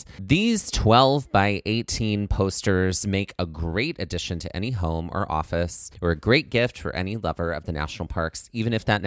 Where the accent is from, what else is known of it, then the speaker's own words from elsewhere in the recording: Mississippi, United States; For those who are just listening, I grew up in Mississippi.